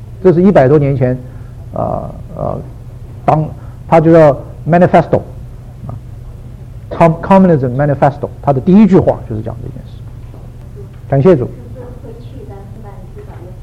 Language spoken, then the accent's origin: Chinese; Taiwan; 我自己从台湾来的。